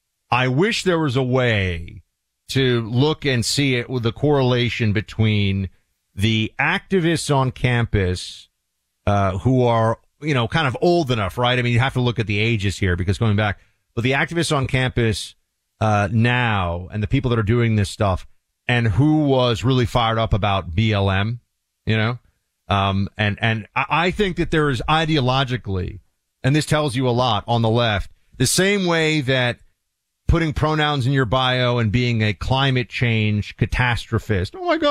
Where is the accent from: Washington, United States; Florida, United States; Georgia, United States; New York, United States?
New York, United States; Makes you think, as a New Yorker, how could you get a fair trial?